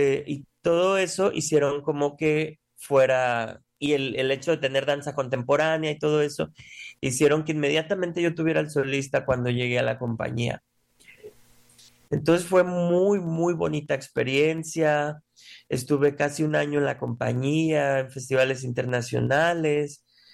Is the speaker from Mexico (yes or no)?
yes; Mexico; Pues soy mexicano.